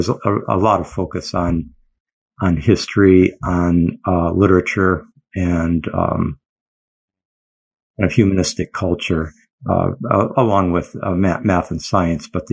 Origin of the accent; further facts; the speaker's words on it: Michigan, United States; also born or lived in Geneva, Switzerland; I was born in Geneva, Switzerland, actually in February 1950. I grew up in the United States and in Michigan, for up until I was 18 and went off to college then.